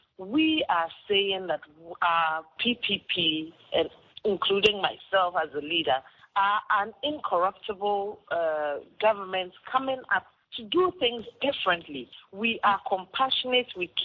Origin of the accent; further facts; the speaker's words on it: Ghana; I am a Ghanaian woman, obviously. I have lived my entire life in Ghana. I was brought up as a child in the military barracks. I also did my university education in Ghana, except for 1 year, which I did in Tanzania, so because I studied Swahili.